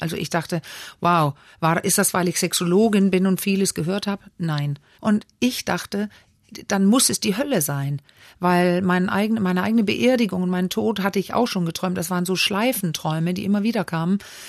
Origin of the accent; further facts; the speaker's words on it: Denmark; also ich bin ja Dänin, Dänisch.